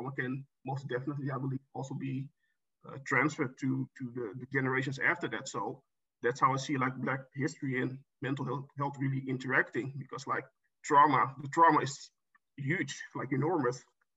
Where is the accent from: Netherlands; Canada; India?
Netherlands; Amsterdam, North Holland; Yeah, I'm born and raised actually in Amsterdam. So I've always lived here, always went to school here, always worked here in Amsterdam. So I'm pretty much tied to the city. But my family is originally from Suriname in South America.